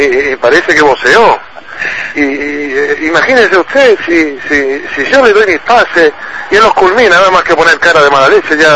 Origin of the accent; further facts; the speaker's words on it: La Pampa, Argentina; yo me crié en La Pampa y corriendo en la pradera no tenía problema, me levantaba, me caía, ¿no?